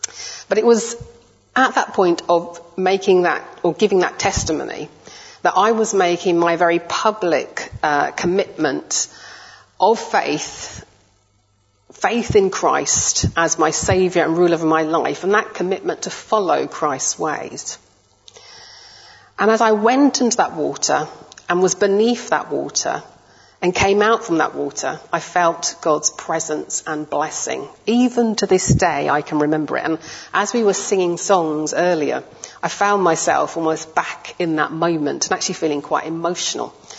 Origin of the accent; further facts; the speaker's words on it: Birmingham, West Midlands, United Kingdom; now in London, United Kingdom; I was living in London at the time, I'm originally from Birmingham